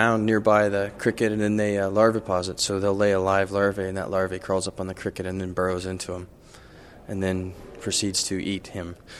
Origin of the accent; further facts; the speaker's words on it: United States; now in Canada; I'm originally from the States